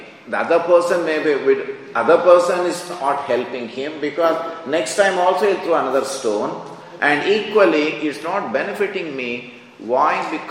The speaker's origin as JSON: {"language": "English", "town": "Hyderabad", "region": "Telangana", "country": "India", "tie": "born or raised there", "said": "as a child, I come from Hyderabad, and it is more than half of Hyderabad is from Urdu speaking community."}